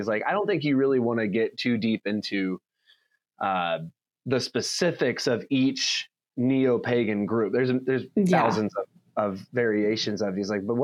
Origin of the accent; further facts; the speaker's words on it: Seymour, Indiana, United States; I grew up in Seymour, Indiana, which is like there's four LCMS churches on one road, and it's not a very big town. So that's the kind of context. So I grew up LCMS and Lutheran